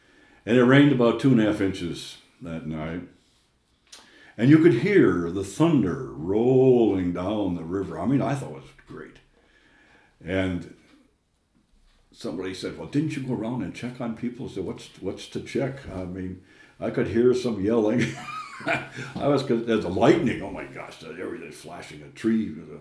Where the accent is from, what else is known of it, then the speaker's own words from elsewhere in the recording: California, United States; I am a woman from California who just thought this was the stupidest thing in the world, to be in canoes and sleeping in tents